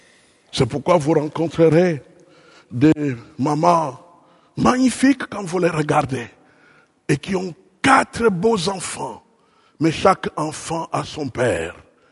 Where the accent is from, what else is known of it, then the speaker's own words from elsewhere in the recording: DR Congo; Je viens de la République démocratique du Congo depuis 1980